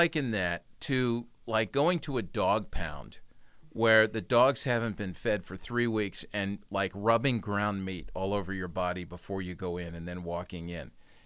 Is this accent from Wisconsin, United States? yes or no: no; Philadelphia, Pennsylvania, United States; Now understand, I'm from Philly. These are Philly fans.